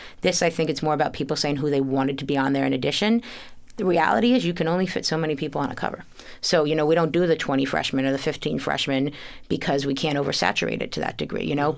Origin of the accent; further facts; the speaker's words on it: New York, United States; As a white girl growing up in New York and upstate New York, it was, like … you know?